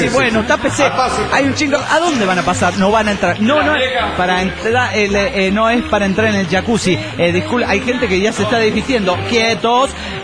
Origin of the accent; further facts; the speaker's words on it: Guadalajara, Jalisco, Mexico; de Guadalajara.